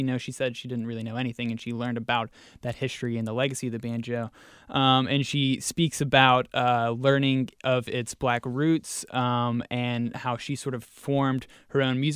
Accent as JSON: {"language": "English", "region": "the South", "country": "United States", "tie": "born or raised there", "said": "I mean, I think I'm an interesting case because my whole family is from the North, but I was born in the South and I grew up in the South."}